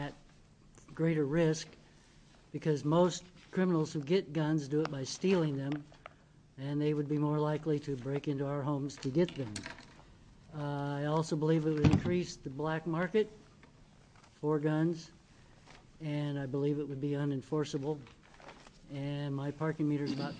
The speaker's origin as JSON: {"language": "English", "town": "Corbett", "region": "Oregon", "country": "United States", "said": "from Corbett, Oregon."}